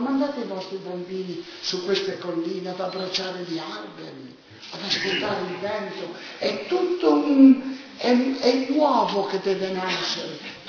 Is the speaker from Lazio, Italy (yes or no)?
no; Naples, Campania, Italy; Io vengo da Napoli, non so qualcosa, non avete l'idea del disastro in cui viviamo